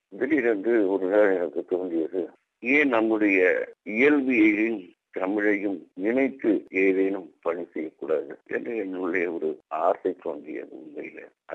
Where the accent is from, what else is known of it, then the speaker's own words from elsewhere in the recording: Tiruchirappalli, Tamil Nadu, India; நான் திருச்சியில பிறந்தவன். திருச்சியில தான் என்னுடைய உயர்நிலைப்பள்ளி படிப்பு, கல்லூரி படிப்பு எல்லாம் நடந்தது.